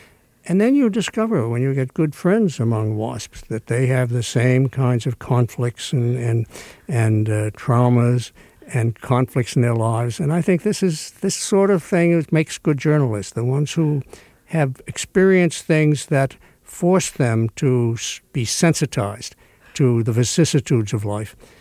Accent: Stoneham, Massachusetts, United States; when I was a kid growing up in Stoneham, Massachusetts

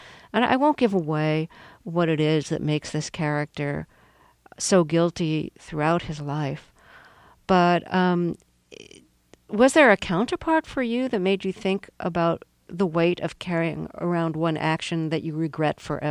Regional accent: Brooklyn, New York, United States; You grew up in Kabul and I grew up in Brooklyn.

